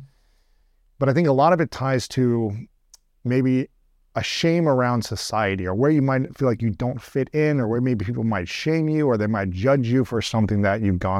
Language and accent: English; Ohio, United States; She grew up in Mexico. I grew up in Ohio.